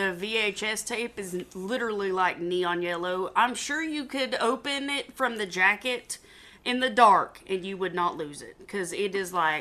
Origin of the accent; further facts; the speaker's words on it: the South, United States; accent: Southern; I know I sound like a hick, and I'm from the South, and I apologize for that. I don't always pronounce things in the best way. My Southern accent does not allow me to do so